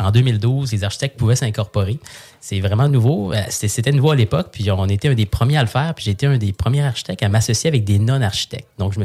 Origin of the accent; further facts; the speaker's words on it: Saint-Hyacinthe, Quebec, Canada; je viens de Saint-Hyacinthe, je viens d'une famille... J'ai envie de dire pas d'agriculteur, mais tu sais, Saint-Hyacinthe, c'est très agricole.